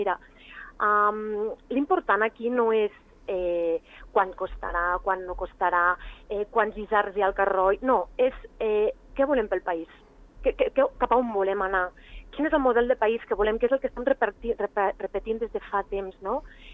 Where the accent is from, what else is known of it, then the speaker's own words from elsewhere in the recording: La Massana, Andorra; jo de petita vaig néixer a la Massana, davant del Prat del Colat, i el meu pati era el riu.